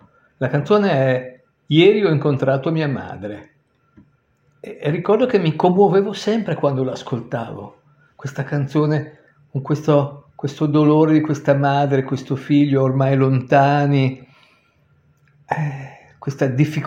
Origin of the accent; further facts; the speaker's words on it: Genoa, Liguria, Italy; Io sono del 53, sono genovese, anche se non ci sono nato e sono arrivato a Genova a 2 anni, però sono di famiglia genovese